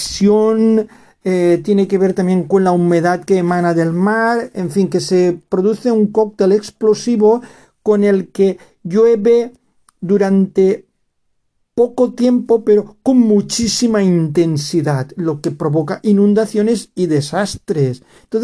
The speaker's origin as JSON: {"language": "Spanish", "region": "Valencian Community", "country": "Spain", "said": "aquí en la Comunidad Valenciana llevamos, no sé si son 2 o 3 danas ya. Afortunadamente, en la zona de donde soy yo, ha llovido y ha beneficiado al área de la SAFOR sin hacer daño."}